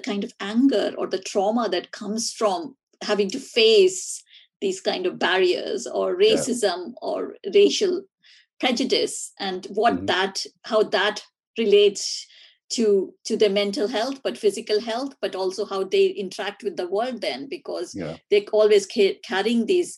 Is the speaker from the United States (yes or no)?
no; India; I remember learning about it at school growing up in India.